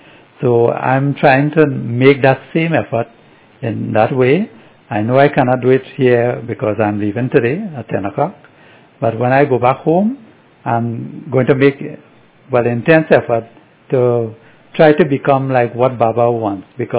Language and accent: English; Trinidad & Tobago; born there; I was born in Trinidad. And although I'm looking Indian, I don't speak Hindi.